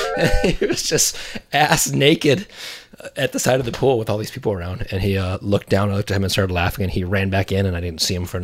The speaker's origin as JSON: {"language": "English", "town": "Virginia Beach", "region": "Virginia", "country": "United States", "tie": "born or raised there", "said": "I grew up in Virginia Beach, but this was in Nag's Head."}